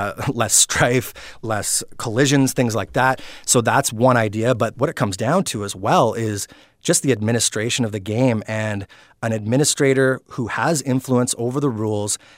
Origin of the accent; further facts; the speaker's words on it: Vancouver, British Columbia, Canada; Loved to go see the Canucks here in my hometown.